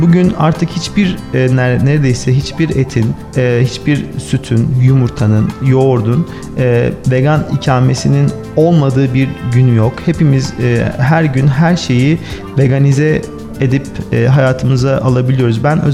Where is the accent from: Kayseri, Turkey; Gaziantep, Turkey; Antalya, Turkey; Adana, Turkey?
Gaziantep, Turkey; Evet, ben mesela kendim bir Antepliyim